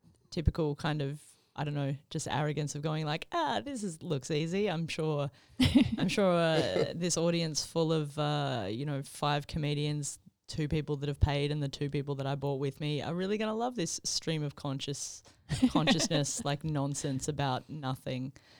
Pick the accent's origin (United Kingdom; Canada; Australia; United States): Australia; Adelaide, South Australia; now in Perth, Australia; I came over here from Adelaide just kind of on a holiday and ended up staying because Perth's really nice.